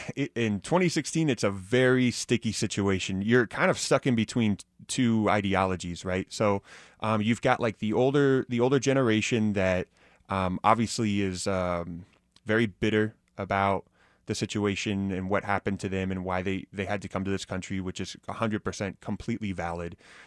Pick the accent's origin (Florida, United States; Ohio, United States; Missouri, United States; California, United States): Missouri, United States; Kansas City; So, I mean, growing up in Kansas City, you know, we had the Cuban American Association of Kansas and Missouri